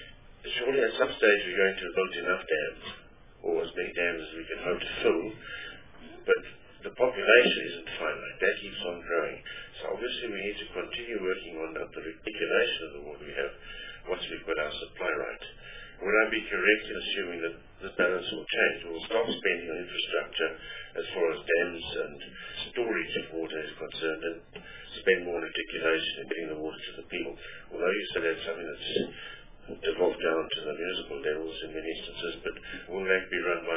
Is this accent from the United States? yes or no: no; Gauteng, South Africa; you know that I'm from Natal and Natal is in Sedibeng